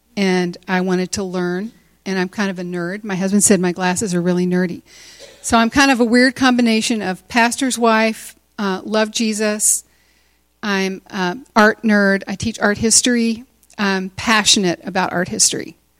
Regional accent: Kentucky, United States; moved away as an adult; now in California, United States; I was kind of a spoiled brat growing up in Kentucky, of all places. And after we got married, had one baby, we moved to California, and I've been living in California for, I think, 37 years.

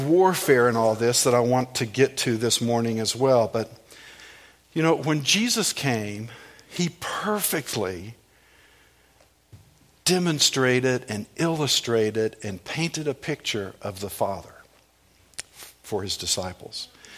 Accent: Lexington, Kentucky, United States; We said, no, we're from Lexington.

